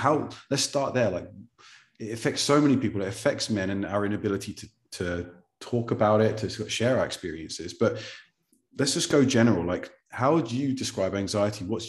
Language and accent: English; England, United Kingdom; now in Lisbon, Portugal; I'm English, so I'm just going to acknowledge the weather situation before anything else.